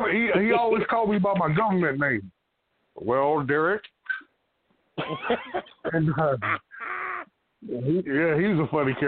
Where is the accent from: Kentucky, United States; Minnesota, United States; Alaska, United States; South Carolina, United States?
South Carolina, United States; Union; if you lived in my hometown in Union, South Carolina, and you lived in the projects